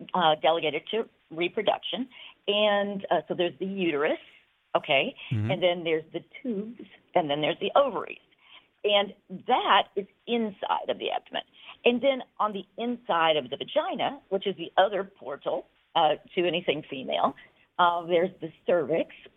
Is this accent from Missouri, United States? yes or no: yes; Missouri, United States; Oh, well, I hail from Missouri originally, and that's where I trained, and then did my residency in Kentucky, in Louisville.